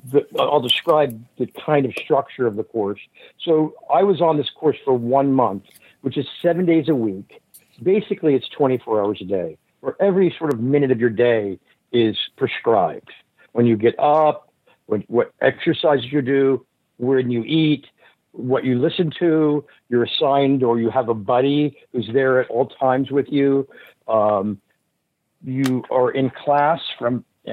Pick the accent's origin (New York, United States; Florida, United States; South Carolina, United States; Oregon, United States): Florida, United States; St. Petersburg; and I'm from St. Petersburg, Florida, and they spring train in Clearwater, Florida.